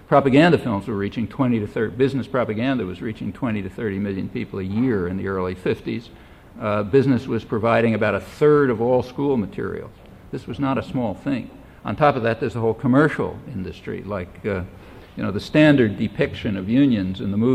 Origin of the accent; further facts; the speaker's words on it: Philadelphia, Pennsylvania, United States; I can remember seeing much worse things when I was a kid and growing up in Philadelphia.